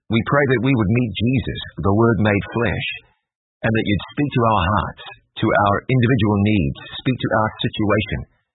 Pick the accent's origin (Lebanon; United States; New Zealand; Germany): New Zealand; Waikato; I grew up basically on the banks of the Waikato River. My bedroom was 535 feet from the riverbank, 163 meters.